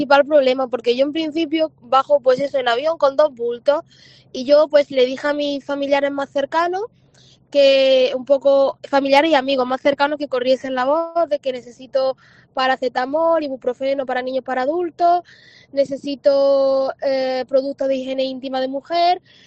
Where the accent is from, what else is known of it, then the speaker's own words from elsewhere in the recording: Córdoba, Andalusia, Spain; Yo soy aquí de Córdoba también. No he nacido aquí, pero llevo 19 años aquí. Vamos, me he criado aquí.